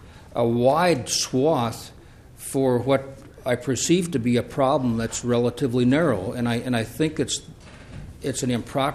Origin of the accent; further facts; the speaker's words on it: Detroit Lakes, Minnesota, United States; I'm an attorney from Detroit Lakes.